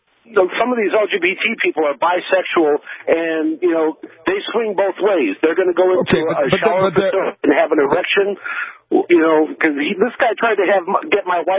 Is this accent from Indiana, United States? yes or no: no; Chicago, Illinois, United States; First, I grew up in Chicago, okay?